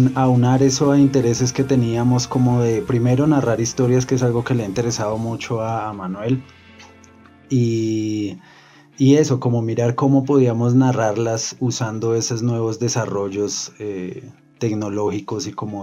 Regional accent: Popayán, Cauca, Colombia; nosotros somos de Popayán, del Cauca, casi toda nuestra familia es de allá

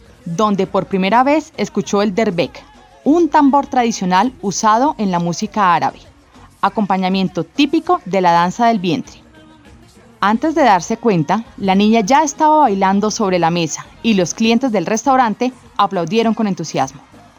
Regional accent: Colombia; Como colombianos, muchos conocemos gran parte de la historia discográfica

